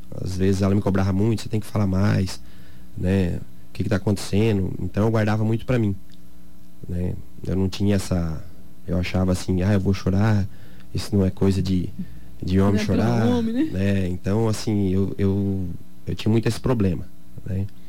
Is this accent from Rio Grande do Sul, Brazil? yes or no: no; Caarapó, Mato Grosso do Sul, Brazil; Eu sou de Carapó.